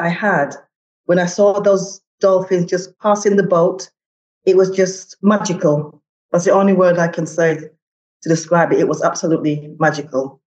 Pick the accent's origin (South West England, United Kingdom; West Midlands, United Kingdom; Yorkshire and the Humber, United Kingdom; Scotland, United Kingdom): Yorkshire and the Humber, United Kingdom; moved away as an adult; also born or lived in London; now in Geneva, Switzerland; I was born in London. I lived in London until I was 7, and then my parents moved to Yorkshire. My family are from Jamaica. I lived in Yorkshire for roughly 10 years, and then I moved back to London, where I stayed until I moved to Geneva